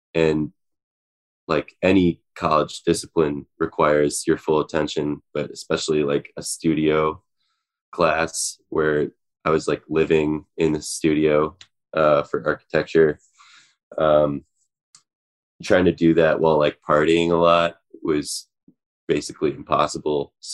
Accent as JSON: {"language": "English", "town": "Oak Park", "region": "Illinois", "country": "United States", "tie": "born or raised there", "said": "I grew up in Oak Park, Illinois, which is right down the street from, well, there's like 40 Frank Lloyd Wright buildings there."}